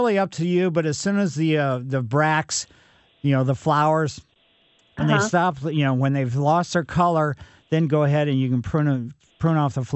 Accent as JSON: {"language": "English", "town": "Ellisville", "region": "Missouri", "country": "United States", "tie": "born or raised there", "said": "I grew up in Maple Lane in Ellisville, but our maples were the silver maples, consequently no fall color."}